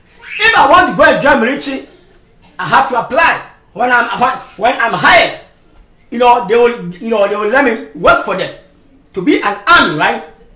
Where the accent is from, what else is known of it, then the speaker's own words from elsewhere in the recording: Ashanti, Ghana; first language Twi; English is a second language; now in United States; You see, I should have said this in Ashanti, Ghana language, key. But I am in America. That is why I am speaking English. I know my English is not good enough.